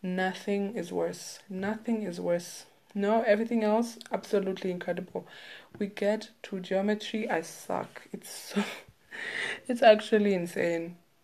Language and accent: English; Kenya; Because I'm Kenyan. And, like, Kenya is known for having, like, runners.